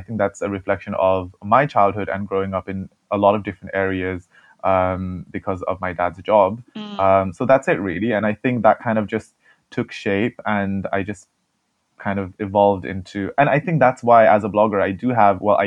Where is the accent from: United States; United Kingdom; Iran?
United Kingdom; England; now in London, United Kingdom; So before that, it was always living in smaller towns and communities in the UK. And the first area that we actually moved into was Aldershot, which is now a home to a lot of Nepalese people.